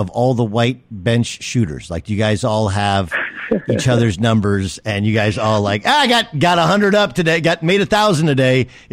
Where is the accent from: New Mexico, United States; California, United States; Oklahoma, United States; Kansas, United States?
California, United States; I grew up in Southern California.